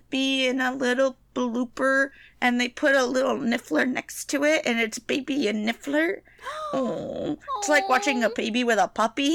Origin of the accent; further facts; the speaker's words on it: New York, United States; What is up, Long Island? I'm from Long Island.